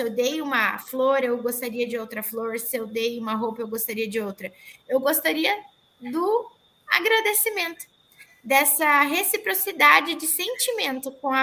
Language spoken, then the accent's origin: Portuguese; Pato Branco, Paraná, Brazil; Então, eu sou de Pato Branco, para os presenciais aqui em Pato Branco.